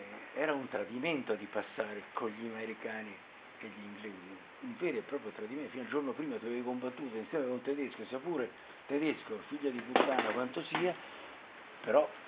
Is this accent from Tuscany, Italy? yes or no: yes; Livorno, Tuscany, Italy; born there; sono nato a Livorno che era sede dell'Accademia Navale